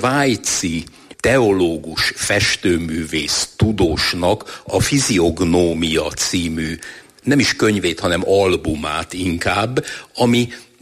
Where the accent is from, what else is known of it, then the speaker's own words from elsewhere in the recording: Kecskemét, Bács-Kiskun, Hungary; Történetesen én kecskeméti vagyok